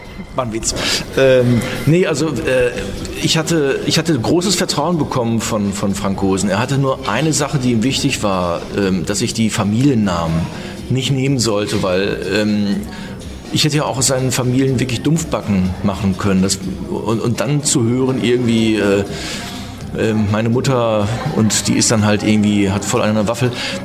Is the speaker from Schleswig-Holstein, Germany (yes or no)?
no; Dortmund, North Rhine-Westphalia, Germany; da muss man als Dortmunder das einfach machen